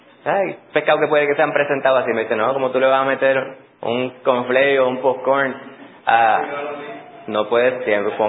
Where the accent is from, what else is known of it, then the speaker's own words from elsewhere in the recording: Puerto Rico; Yo entendería, como buen puertorriqueño